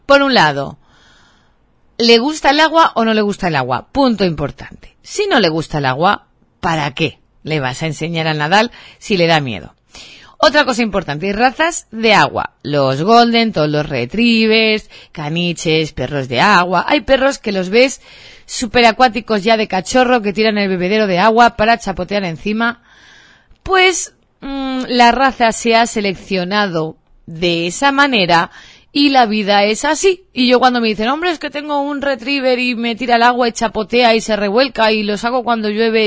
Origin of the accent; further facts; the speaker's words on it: Catalonia, Spain; born there; Pero yo como soy charnega, porque soy medio gallega y medio andaluza, aunque nacida en Cataluña, pues en casa la verdad nunca hemos celebrado San Esteban